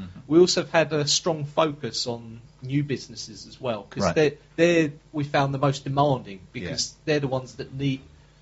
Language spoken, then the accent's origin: English; Canvey Island, East of England, United Kingdom; Yeah. Born and bred in Essex.